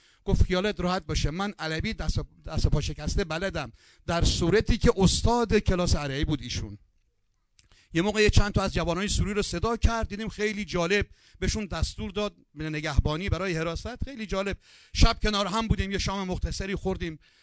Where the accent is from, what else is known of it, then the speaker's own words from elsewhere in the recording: Pashkuh, Yazd, Iran; گفتم میدونم، من بچه پشکو هستم